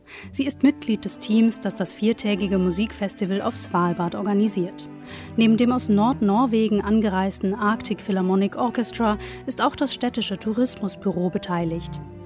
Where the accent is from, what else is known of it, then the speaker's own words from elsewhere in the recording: North Rhine-Westphalia, Germany; Ich komme an in Longyearbyen und fühle mich unwillkürlich an meine Heimat erinnert, das Ruhrgebiet.